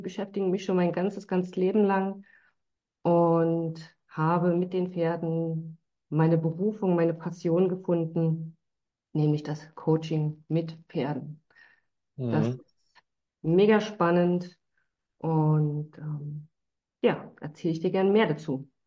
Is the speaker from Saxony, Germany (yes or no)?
yes; Dresden, Saxony, Germany; Ich bin gebürtig aus Dresden, lebe und werke hier auch immer noch.